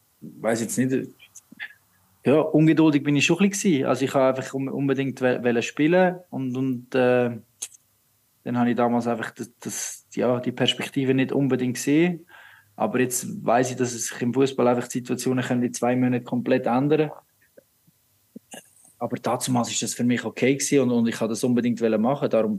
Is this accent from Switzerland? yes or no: yes; Aarau, Aargau, Switzerland; also born or lived in Baden; Weil Aarau ist gleich noch meine Heimat und dort ist mein Herz, dort ist mein Umfeld, dort sind meine Freunde und an den freien Tagen bin ich in Aarau anzutreffen.